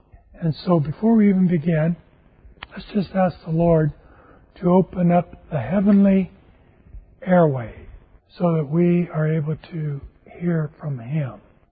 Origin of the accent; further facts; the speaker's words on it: Houston, Texas, United States; I'm from Houston, Texas, and I come to England on an average about 2 to 3 times a year.